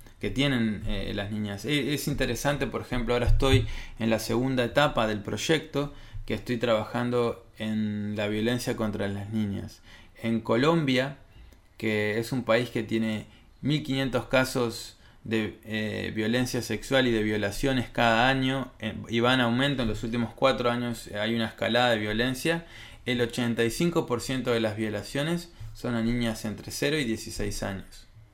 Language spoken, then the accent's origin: Spanish; Uruguay; Y vine a trabajar aquí a Uruguay porque para mí comenzar en mi país de origen era importante